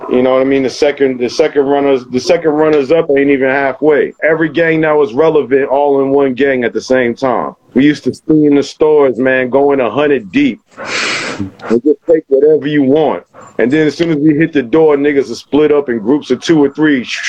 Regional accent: Harlem, New York, United States; growing up in Harlem and living in the Bronx, it was just natural.

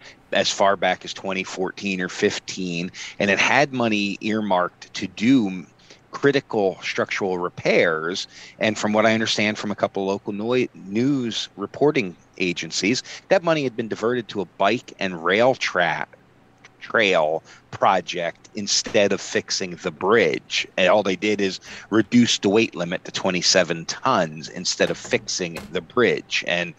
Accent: Pennsylvania, United States; In my home state of Pennsylvania, we had that bridge collapse in Pittsburgh the other day

